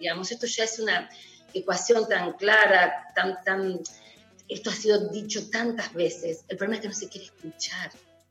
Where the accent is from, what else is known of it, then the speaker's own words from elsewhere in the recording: Rosario, Santa Fe, Argentina; yo soy una rosarina. Ustedes saben que los rosarinos nos definimos como rosarinos.